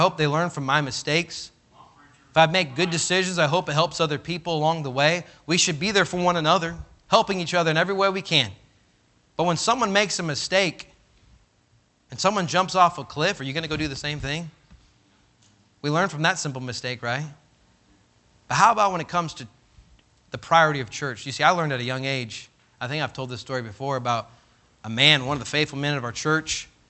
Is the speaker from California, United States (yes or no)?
yes; Sacramento, California, United States; I grew up in Sacramento area, California, and my dad pastored there for many, many years